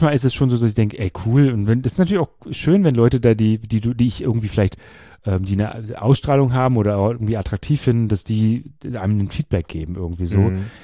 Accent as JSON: {"language": "German", "region": "Mecklenburg-Vorpommern", "country": "Germany", "said": "aber ich komme ja aus Mecklenburg ursprünglich."}